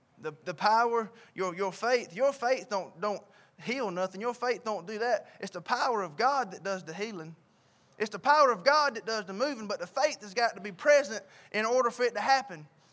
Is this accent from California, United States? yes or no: no; Sylvania, Georgia, United States; I'm a boy from Sylvania, Georgia.